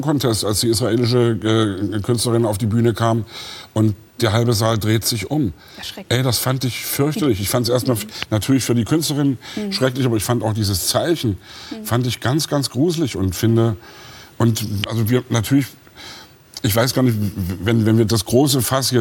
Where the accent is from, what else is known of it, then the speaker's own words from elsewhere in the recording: Germany; Und ich bin in der DDR groß geworden.